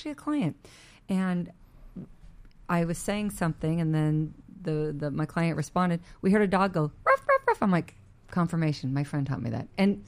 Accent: Texas, United States; I'm from Texas.

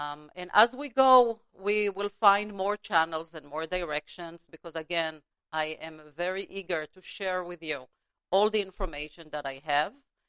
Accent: Los Angeles, California, United States; I live in LA. I'm from Los Angeles. I am a therapist here in the LA area.

